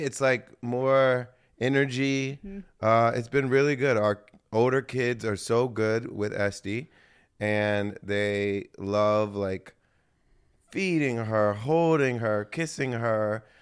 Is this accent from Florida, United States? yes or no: no; Springfield, Ohio, United States; I'm from Springfield, Ohio.